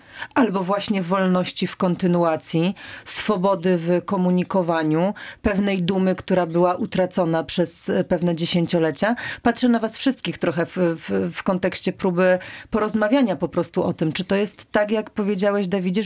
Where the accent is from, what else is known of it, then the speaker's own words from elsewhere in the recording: Gorlice, Lesser Poland, Poland; Ja jestem z Gorlic, też nie jestem wciąż u siebie.